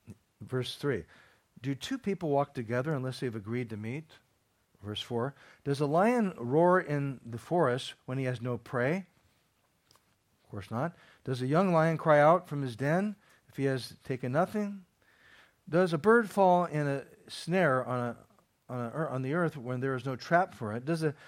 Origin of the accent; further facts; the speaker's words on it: United States; As an American, what about September 11th in New York City?